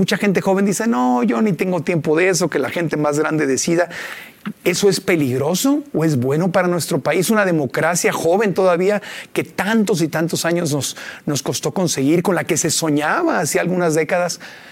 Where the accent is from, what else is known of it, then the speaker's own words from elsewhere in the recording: Mexico; no nos hace bien como mexicanos.